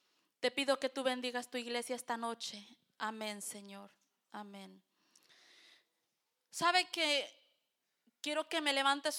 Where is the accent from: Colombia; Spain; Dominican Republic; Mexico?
Mexico; para el lado de lo que somos, los que somos de México, hemos escuchado muchas veces esa frase que los hombres no lloran.